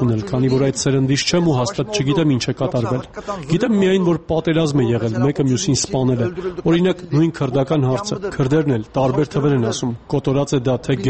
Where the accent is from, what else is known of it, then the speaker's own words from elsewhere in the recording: Armenia; երբ իմացավ, որ Հայաստանից ենք։